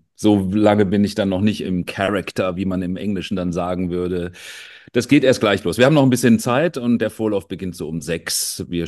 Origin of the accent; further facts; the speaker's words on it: North Rhine-Westphalia, Germany; born there; now in Munich, Germany; Da ist meine Heimat, nämlich in München. Und zwar auch schon sehr lange wohne ich in der Stadt und habe sie gebürtig eigentlich vom Niederrhein kommt, dann irgendwann lieb gewonnen. Was für ein Rheinländer